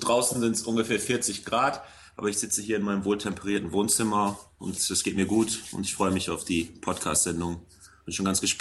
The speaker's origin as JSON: {"language": "German", "region": "North Rhine-Westphalia", "country": "Germany", "tie": "born or raised there", "also_born_or_lived": "southern Germany", "said": "Ich bin allerdings mit einem Jahr, glaube ich, ja, ich glaube, ich war ein Jahr alt, bin ich nach Westdeutschland gezogen, bin eigentlich ein Kind des Ruhrgebiets. Und es ist halt nur steht nur auf meiner Geburtsurkunde, sonst habe ich mit dem Süden nichts zu tun."}